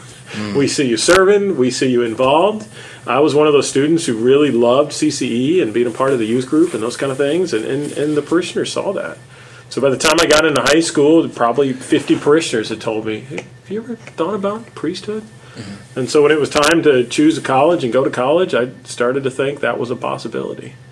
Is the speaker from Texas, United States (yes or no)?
yes; Houston, Texas, United States; So I grew up in the Houston area, and Houston, Texas is home. That's where my family is. I grew up in the northwest part of town.